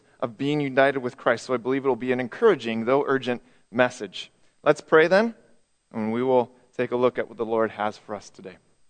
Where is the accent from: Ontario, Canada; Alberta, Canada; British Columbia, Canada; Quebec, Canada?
British Columbia, Canada; Quesnel; I grew up in British Columbia, as some of you know, in a little town called Quesnel. It's about 10,000 people. And it's in a plateau area of BC.